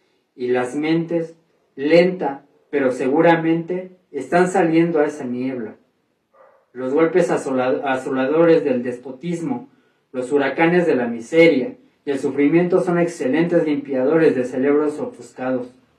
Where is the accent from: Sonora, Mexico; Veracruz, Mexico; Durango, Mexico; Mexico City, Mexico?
Mexico City, Mexico; Coyoacán; soy de los Pedregales de Santo Domingo, Coyoacán.